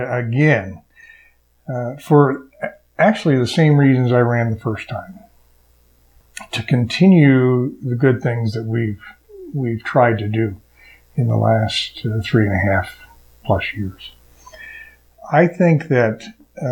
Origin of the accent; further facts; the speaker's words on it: California, United States; moved away as an adult; I am a refugee from California. I moved here over 15 years ago and came to start a second career teaching.